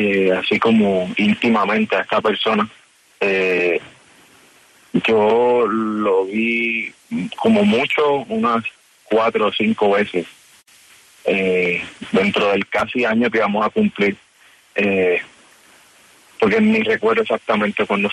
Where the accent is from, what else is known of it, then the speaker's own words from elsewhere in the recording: Vega Baja, Puerto Rico; yo soy de Puerto Rico, de Vega Baja, Puerto Rico.